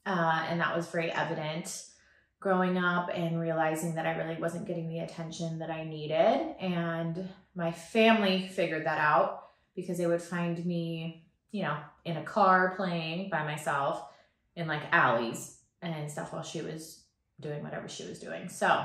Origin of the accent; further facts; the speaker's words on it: Newport Beach, California, United States; So I grew up in Newport Beach, California. My parents actually were neighbors and grew up together.